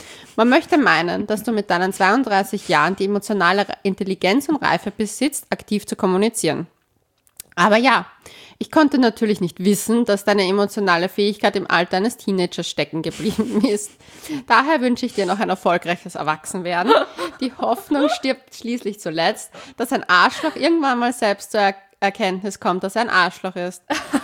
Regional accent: Salzburg, Austria; Ich bin aus Salzburg.

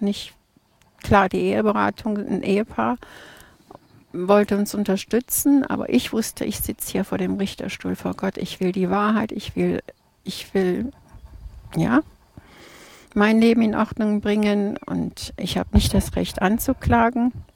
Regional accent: Krefeld, North Rhine-Westphalia, Germany; now in Thun, Switzerland

